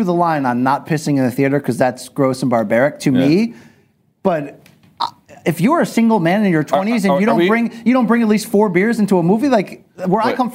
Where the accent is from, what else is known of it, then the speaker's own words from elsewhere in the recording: Connecticut, United States; Not a cultured area of Connecticut. I grew up in a factory town.